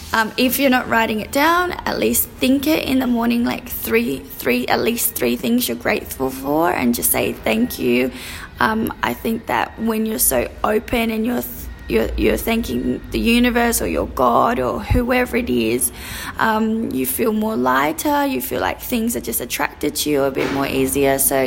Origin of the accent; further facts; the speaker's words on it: Australia; now in India; I wanted to see if I, as an Australian girl, could come here and make a name for myself